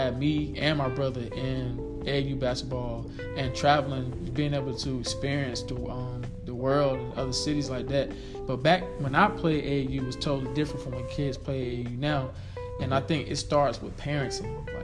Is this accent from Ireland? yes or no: no; Raleigh, North Carolina, United States; growing up in Southeast Raleigh, you know, that was a very urban area, predominantly black people that stayed in that area.